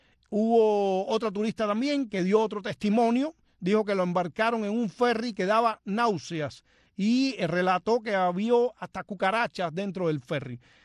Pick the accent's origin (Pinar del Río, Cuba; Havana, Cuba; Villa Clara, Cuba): Havana, Cuba; Punta Brava; Yo soy de Punta Brava, pero estudié en La ENA durante mucho tiempo, que estaba en Playa, y entonces también, y tengo muchos amigos ahí de Buenavista